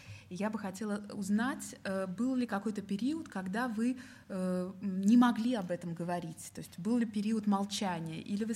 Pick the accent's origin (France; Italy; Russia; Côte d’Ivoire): Russia; Siberia; j'ai grandi en Sibérie où ma mère et puis toutes les autres femmes fabriquaient tout elles-mêmes.